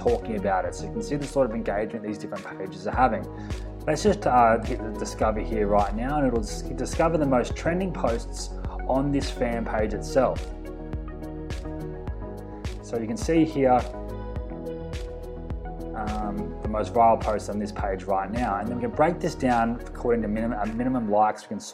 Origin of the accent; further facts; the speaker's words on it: Australia; Don't hate me, I'm from Australia.